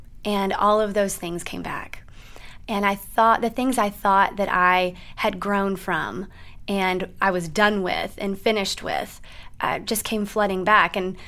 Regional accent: Chattanooga, Tennessee, United States; also born or lived in Cincinnati; So I'm from Chattanooga. Used to live here in Cincinnati.

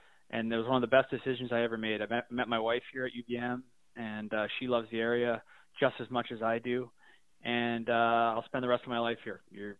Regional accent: Connecticut, United States; now in Burlington, United States; And I grew up in Connecticut, and I used to call that home

